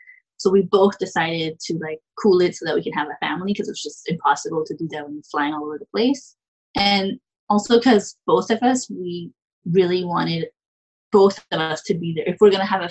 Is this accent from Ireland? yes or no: no; Canada; also born or lived in New Jersey, United States; when I was in high school, by the way, I was in New Jersey, but I'm a Canadian. So we moved there, but I was considered an international student.